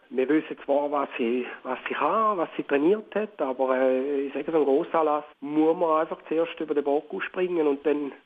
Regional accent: Switzerland; Und ja, wir dürfen stolz sein, sind wir Schweizer.

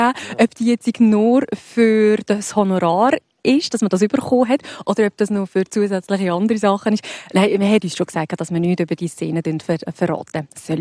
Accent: Lucerne, Switzerland; Luzern, meine Heimatstadt. Ich arbeite in Luzern. Ich bin dort aufgewachsen.

